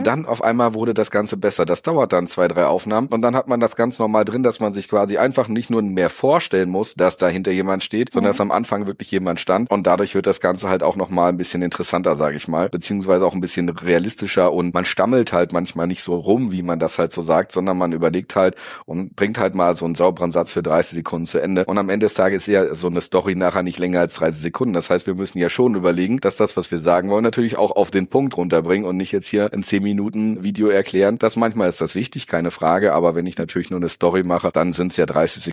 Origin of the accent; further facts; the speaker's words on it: North Rhine-Westphalia, Germany; ich komme aus dem Pott.